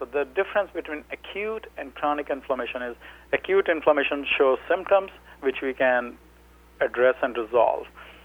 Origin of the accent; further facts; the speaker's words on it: India; So, you know, I'm originally from India. I got my doctorate training from there